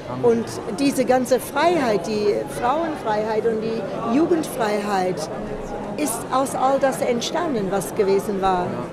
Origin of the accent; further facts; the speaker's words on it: United States; German is a second language; Und ich muss sagen, als Amerikaner, da hat man in eine ziemlich gute Zeit gelebt.